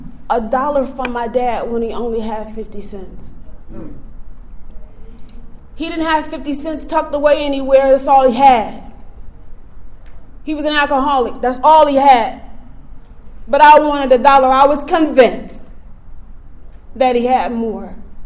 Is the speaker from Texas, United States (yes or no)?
yes; Texas, United States; And I'm from the Central Texas area.